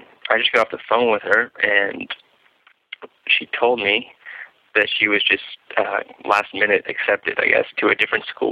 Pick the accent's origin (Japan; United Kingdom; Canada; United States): Canada; Plus, it's like really fucking cold there in the winter, which is not my thing, despite being Canadian.